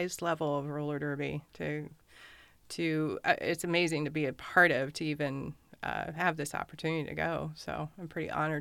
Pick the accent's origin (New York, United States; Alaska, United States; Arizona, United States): Alaska, United States; Juneau; I'm Kagwantan. So I'm Eagle Wolf. And so I grew up in Juneau. My mother, she's from Huna. And then my grandmother's, they're from Klukwan.